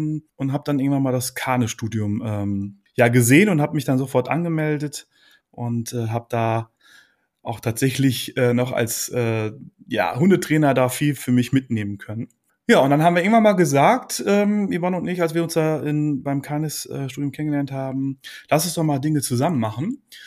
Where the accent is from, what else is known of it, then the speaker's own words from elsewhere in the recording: Bad Salzuflen, North Rhine-Westphalia, Germany; also ich komme aus dem Raum Bielefeld, also Bad Sassuffeln.